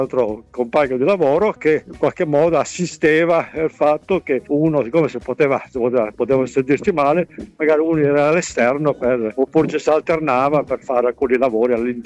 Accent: San Ferdinando di Puglia, Apulia, Italy; moved away as an adult; per me che venivo praticamente da un paese, io vengo dalla Puglia, San Ferdinando di Puglia. Sono come tanti giovani che si è diplomato al sud, dopo non avendo lavoro si è trasferito al nord.

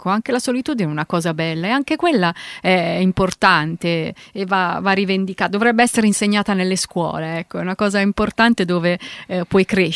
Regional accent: Milan, Lombardy, Italy; siamo milanesi

